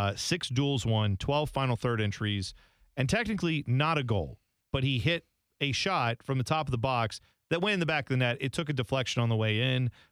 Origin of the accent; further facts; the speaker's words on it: Columbus, Ohio, United States; They see that I'm from Columbus, and they're like, did you see him?